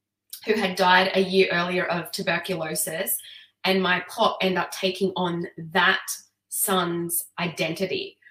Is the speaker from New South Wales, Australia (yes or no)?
no; Burleigh Heads, Queensland, Australia; I said, oh, just Burleigh Heads. And she's, no, like, where are you actually from? And I was like, yeah, like, oh, do you mean where I was born? I was born in Australia. I'm like, Australian.